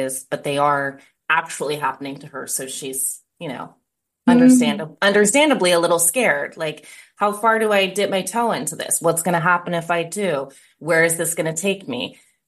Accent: Idaho, United States; I grew up in Idaho, so it's like, you know, just woods and trees.

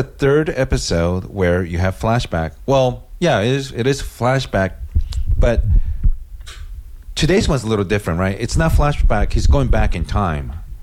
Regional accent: India; don't listen to my podcast, even though I'm Indian, sir.

